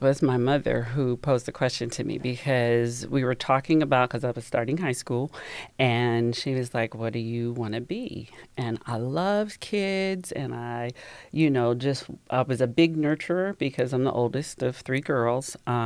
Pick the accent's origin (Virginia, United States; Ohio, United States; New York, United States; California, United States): Ohio, United States; Dayton; I am the oldest of three daughters, and I have a mother who is a trailblazer, but we grew up in the Dayton, Ohio area.